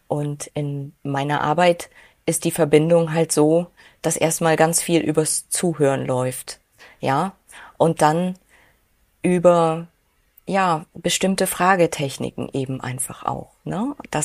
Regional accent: East Germany, Germany; Ich komme aus Ostdeutschland und da war die Religion, ich sag mal, Nebensache. Ja, also ich kenne das von Hause aus nicht, katholisch, evangelisch oder überhaupt christlich zu sein.

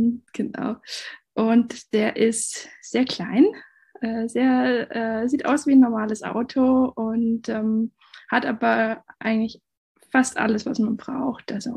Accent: Baden-Württemberg, Germany; ich komme aus dem Schwarzwald, bin Halbspanierin und sehe mich aber eigentlich eher so als Weltbürgerin.

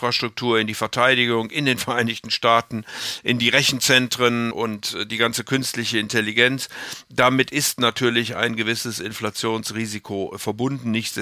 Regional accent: Rhineland, Germany; damit ich nicht als Rheinländer in den Verruf komme, nur positiv zu sein.

